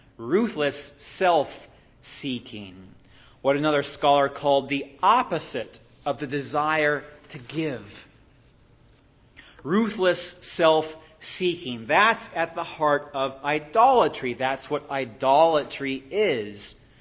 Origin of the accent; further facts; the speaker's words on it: Roseburg, Oregon, United States; even my home state of Oregon, in Roseburg, Oregon.